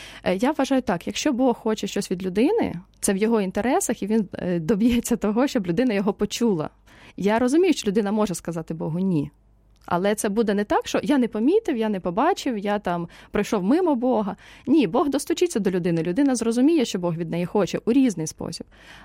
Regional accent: Kryvyi Rih, Dnipropetrovsk Oblast, Ukraine; also born or lived in Kyiv; Бо я з Кривого Рогу, а потім жила в Києві.

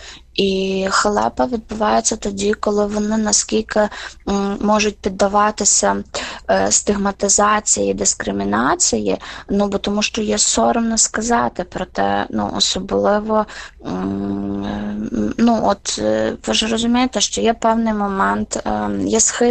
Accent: Lviv, Lviv Oblast, Ukraine; бо я зі Львова, в нас на Львівщині

